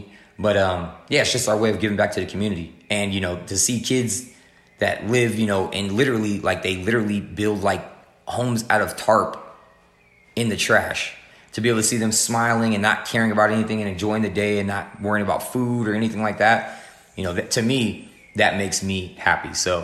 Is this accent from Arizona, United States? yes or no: yes; Phoenix, Arizona, United States; also born or lived in West Berlin, Germany / Detroit / Texas; I was born in West Berlin, Germany, because my father was stationed in Germany, and my family's originally from Detroit. So we moved from Germany back to Detroit, from Detroit to Texas for like 6 months, and then from Texas to West Phoenix.